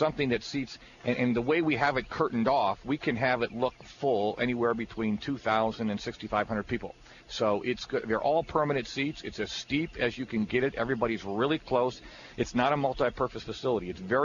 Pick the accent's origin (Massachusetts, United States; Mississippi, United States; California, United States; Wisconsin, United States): Wisconsin, United States; Milwaukee; I'm from Milwaukee. I know what Marquette University means to Milwaukee.